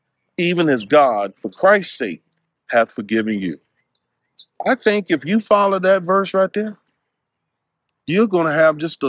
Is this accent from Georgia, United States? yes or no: no; Wallace, North Carolina, United States; We were from the same part of North Carolina. She's from Rocky Mount. I'm from the Wallace area, which is about an hour and a half apart.